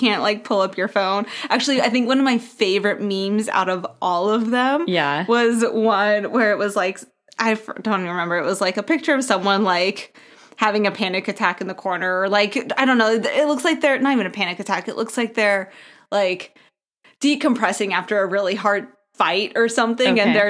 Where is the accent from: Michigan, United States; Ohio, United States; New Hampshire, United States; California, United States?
New Hampshire, United States; Like, I grew up in New Hampshire, so, like, that kind of stuff, but still